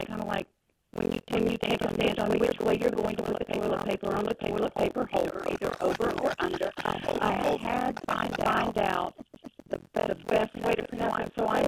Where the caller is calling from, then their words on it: Valdosta, Georgia, United States; I'm calling from Valdosta, Georgia.